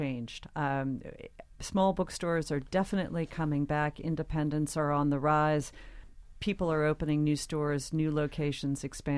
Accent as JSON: {"language": "English", "region": "Tennessee", "country": "United States", "tie": "born or raised there", "said": "When I was growing up in Tennessee, when I was a kid, we lived in the country"}